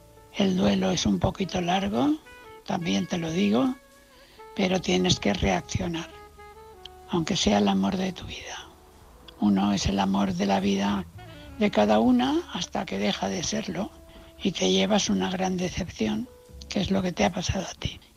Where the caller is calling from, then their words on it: Valencia, Valencian Community, Spain; de Valencia.